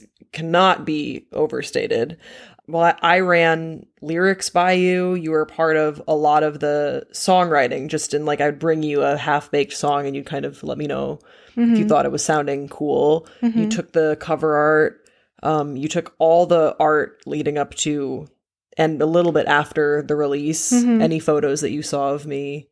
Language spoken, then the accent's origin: English; Belgium; I grew up in Belgium.